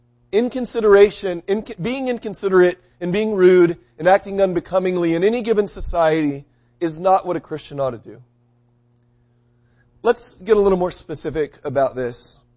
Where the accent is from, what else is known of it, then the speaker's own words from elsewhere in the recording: United States; Of course, you know, I'm an American, so I can do what I want.